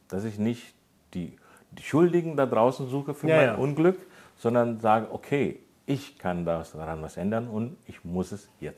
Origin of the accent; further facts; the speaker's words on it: India; Ich komme aus Indien